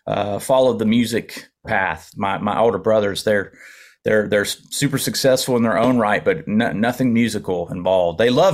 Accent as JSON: {"language": "English", "region": "West Virginia", "country": "United States", "tie": "born or raised there", "also_born_or_lived": "Knoxville, United States", "said": "Yeah, born and raised in West Virginia, and then I moved to Knoxville, Tennessee, and ended up going to school there"}